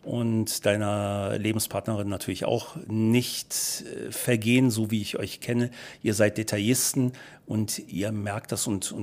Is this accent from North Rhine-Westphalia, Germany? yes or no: yes; Düsseldorf, North Rhine-Westphalia, Germany; now in Palma, Spain; Ich komme aus Düsseldorf und bin eben ein bisschen Großstadtkind